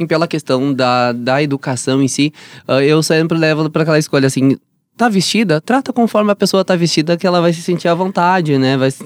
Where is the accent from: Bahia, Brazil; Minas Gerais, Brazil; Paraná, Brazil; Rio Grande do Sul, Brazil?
Rio Grande do Sul, Brazil; Soledade; moved away; Eu sou natural de Soledade. É uma cidade também onde eu sou super bem aceita na minha cidade, né, em função que é uma cidade mais tradicionalista, onde as pessoas ainda usam uma faca na bota